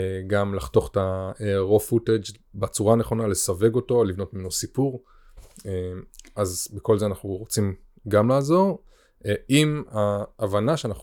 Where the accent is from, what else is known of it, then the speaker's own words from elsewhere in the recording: Kiryat Tiv'on, Northern District, Israel; גדלנו ביחד בטבעון